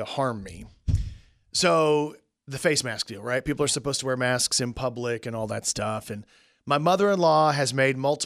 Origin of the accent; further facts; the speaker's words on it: Plano, Texas, United States; We're in the Dallas Metroplex, which is where I'm from. And we go to my hometown, Plano, Texas